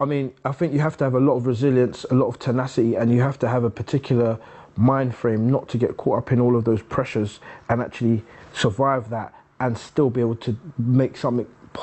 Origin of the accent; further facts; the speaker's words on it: London, United Kingdom; I'm 31 years old and I'm from West London. I was originally brought up on the White City Estate in West London. I went to Wormhope Primary School. I have four brothers, two sisters.